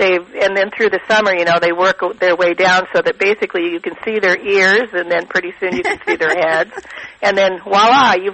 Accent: Oregon, United States; also born or lived in Washington; Well, I grew up in Oregon and Washington, basically, and have spent my time in both of the areas.

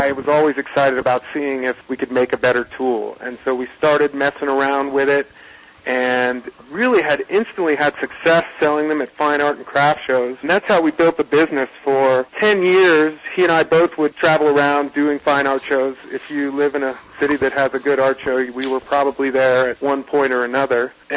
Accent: Columbus, Ohio, United States; now in Jackson Hole, United States; I grew up in Columbus, Ohio, and moved to Jackson Hole, Wyoming when I finished college.

